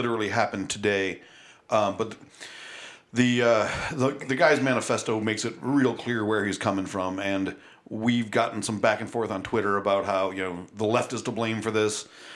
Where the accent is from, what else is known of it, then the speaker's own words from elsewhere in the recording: United States; I think as an American, I very naively have kind